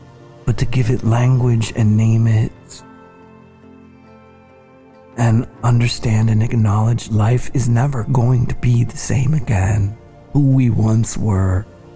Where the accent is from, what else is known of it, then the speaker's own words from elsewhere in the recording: United States; we remember national tragedies and commemorate them in my home country, the United States.